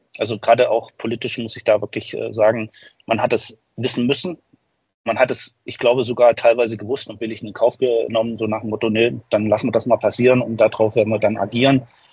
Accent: Germany; ich bin zwar jüdischer Abstammung, aber ich bin in der DDR aufgewachsen und habe eine christliche Prägung

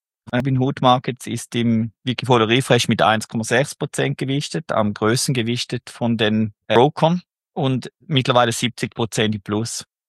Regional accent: Switzerland; Als Schweizer konnte ich aber leider nicht zu Smart Broker Plus wechseln.

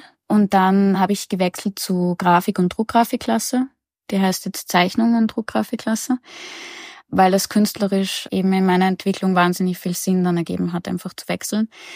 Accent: Vienna, Austria; Ich komme aus Wien und bin 1994 geboren.

